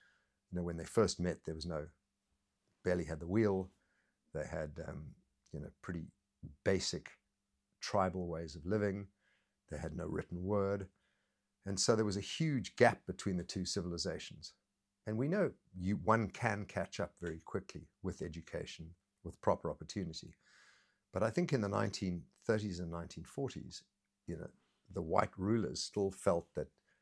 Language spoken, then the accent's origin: English; Johannesburg, Gauteng, South Africa; growing up in Johannesburg in the 60s and 70s, and then being at school in South Africa and university